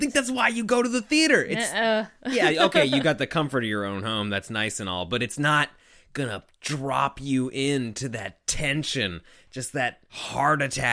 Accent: Canada; it's something that we forget about because we're Canadian and it's already happened for us.

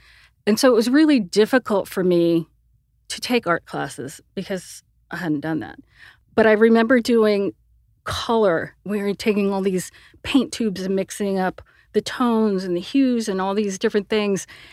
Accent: Sierra Vista, Arizona, United States; I grew up in a tiny podunk town of Sierra Vista, Arizona. It's a really pretty place.

